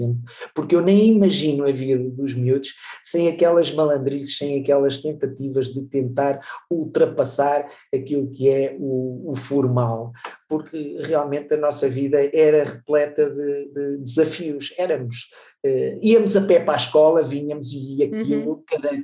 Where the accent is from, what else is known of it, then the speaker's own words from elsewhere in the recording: Portugal; also born or lived in Germany; Eu, por acaso, não nasci na Figueira, os meus pais estavam emigrados e estavam na Alemanha, e precisamente por causa do meu nascimento e por causa da minha educação, decidiram vir para Portugal